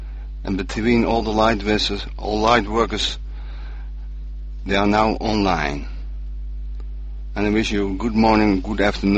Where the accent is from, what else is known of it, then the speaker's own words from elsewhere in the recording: Netherlands; I'm from the Netherlands